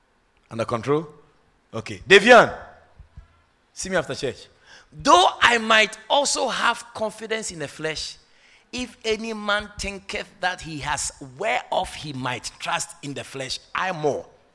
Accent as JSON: {"language": "English", "town": "Agogo", "region": "Ashanti", "country": "Ghana", "tie": "born or raised there", "said": "Go and get some little village church somewhere in my hometown, Agogo, and just be happy there."}